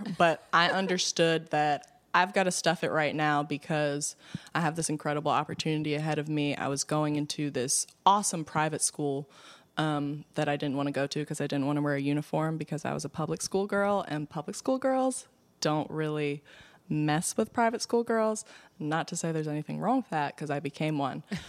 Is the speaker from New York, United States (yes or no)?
no; Baltimore, Maryland, United States; Anyway, I grew up in West Baltimore.